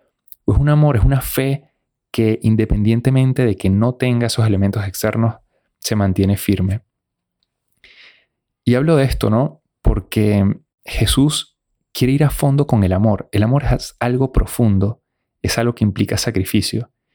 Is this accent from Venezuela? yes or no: yes; Venezuela; en muchos países, ahora mismo, por ejemplo, en mi país, Venezuela, acaban de cerrar otra vez las iglesias